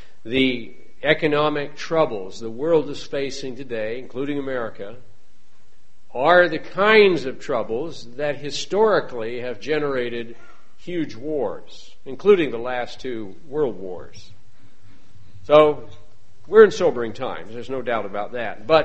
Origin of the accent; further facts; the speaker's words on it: South Dakota, United States; We're mostly from the West. I grew up in South Dakota, and my wife in Oregon.